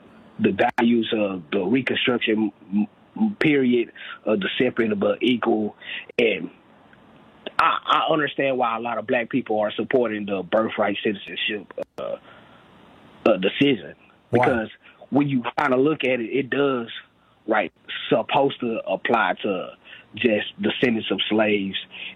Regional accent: Texas, United States; I mean, honestly, like I'm from Texas, and like I'm a descendant of slaves

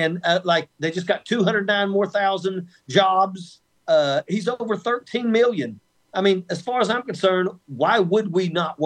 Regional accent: West Virginia, United States; I grew up in West Virginia.

